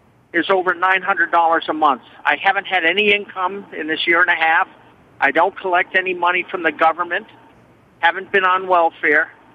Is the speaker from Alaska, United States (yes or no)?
yes; Alaska, United States; I'm from Alaska. I'm going through Tennessee right now, and I heard your program.